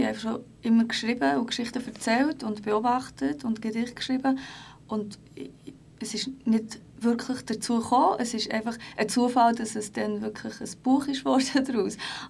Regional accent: Prizren, Prizren District, Kosovo; first language Turkish; German is a second language; meine Familie ist ja aus Prizren, aber es war eine türkische Minderheit in Prizren. Also haben wir türkisch geredet, meine Muttersprache ist auch türkisch.

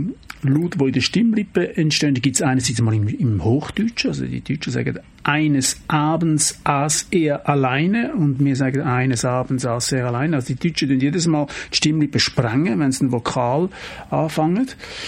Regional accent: Zurich, Switzerland; also ich kann das als Zürcher nicht sagen

